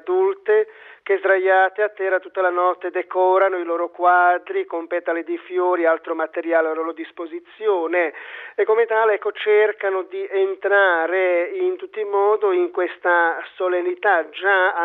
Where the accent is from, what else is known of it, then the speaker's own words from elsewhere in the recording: Croatia; now in Italy; vengo dalla vicina, forse per qualcheduno lontana, Croazia. Sono nato sul Danubio, entroterra, un confine naturale tra Croazia, Ungheria e odierna Repubblica Serbia.